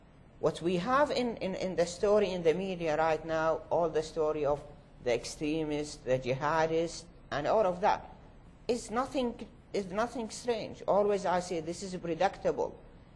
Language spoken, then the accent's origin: English; Daraya, Rif Dimashq, Syria; English is a second language; As example, I'm from Daraya. It's a city very close to Damascus, 7 kilometers.